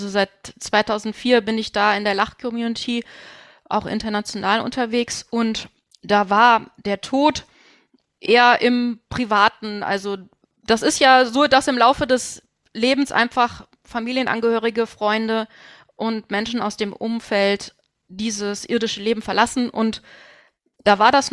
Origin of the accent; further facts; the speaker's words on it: Rhineland, Germany; born there; Ich bin gebürtige Rheinländerin und wohne mit meinem Liebsten zusammen auf Schloss Venauen hier in Rösrath-Hoffnungstal, also im Rheinland, 20 Kilometer östlich von Köln.